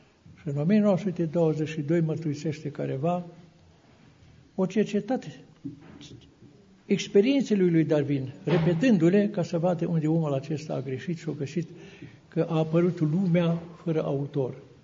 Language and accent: Romanian; Bihor County, Romania; Sunt dintr-un sat oricare, din Bihor, în apropiere de munții Codrului. În satul meu natal, cu 500 de case